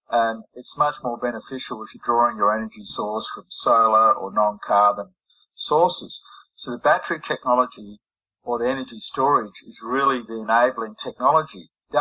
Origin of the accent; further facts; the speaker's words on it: South Australia, Australia; my home state in Australia, South Australia